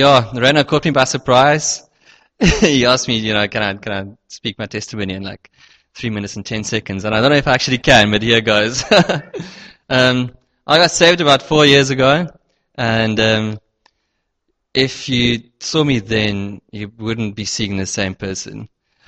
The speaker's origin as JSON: {"language": "English", "town": "Cape Town", "region": "Western Cape", "country": "South Africa", "said": "from Cape Town."}